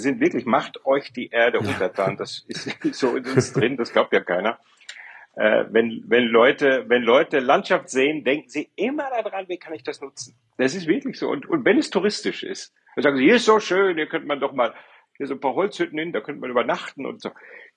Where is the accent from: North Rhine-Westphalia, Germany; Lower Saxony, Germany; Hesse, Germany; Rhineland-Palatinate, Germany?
North Rhine-Westphalia, Germany; wo ich herkomme, im Kreis Paderborn.